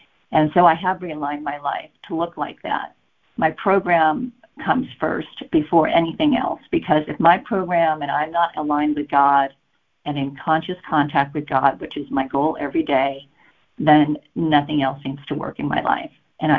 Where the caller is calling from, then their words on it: Santa Barbara, California, United States; I'm calling in from Santa Barbara, California.